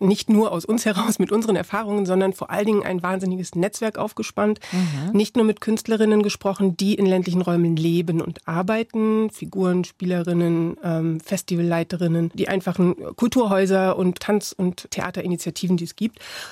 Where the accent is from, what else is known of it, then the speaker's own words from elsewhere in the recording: Saxony-Anhalt, Germany; Ich bin selbst in einem kleinen Dorf groß geworden in Sachsen-Anhalt.